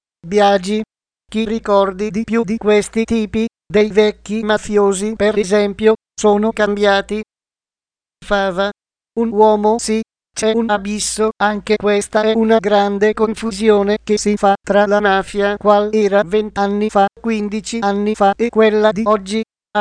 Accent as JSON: {"language": "Italian", "region": "Sicily", "country": "Italy", "said": "una cosa molto bella che io da siciliano non condivido"}